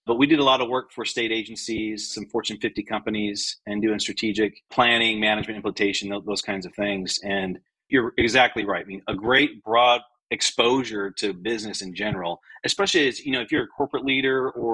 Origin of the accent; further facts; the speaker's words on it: Michigan, United States; I was growing up in Michigan and kind of seeing what he had to deal with.